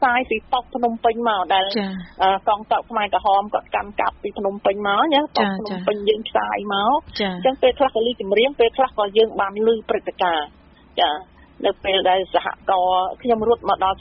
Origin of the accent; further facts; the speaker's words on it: Prey Veng, Cambodia; ដោយសារយើងជាអ្នកព្រៃវែង